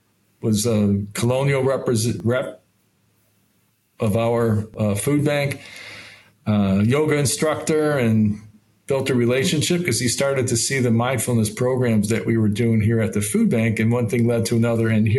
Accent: Niagara Falls, New York, United States; I grew up in Niagara Falls, four brothers, small home, parents, hardworking

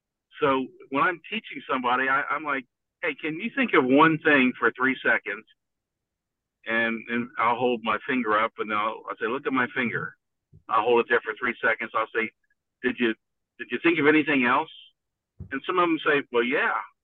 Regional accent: Petersburg, Indiana, United States; I'm a guy from Petersburg, Indiana. Where the hell's Petersburg, right?

